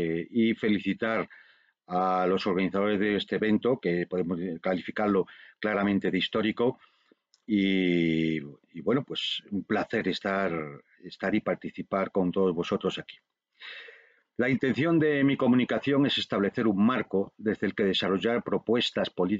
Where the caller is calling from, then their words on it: Madrid, Community of Madrid, Spain; hablo desde Madrid, España, soy director del Instituto Español de Geopolítica